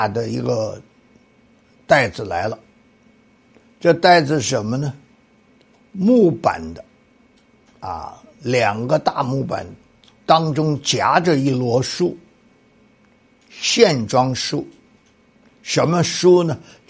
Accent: Hebei, China; 他也是河北人，我也是河北人，两个人一谈起来啊，还离得不远

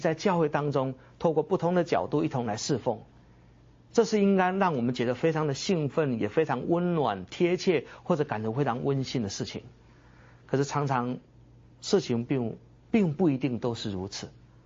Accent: Taiwan; 我出生在一个公务人员的家庭，公务人员家庭在台湾这样成长的背景过程当中，说要富有没有，可是至少我们还有一份安定的工作

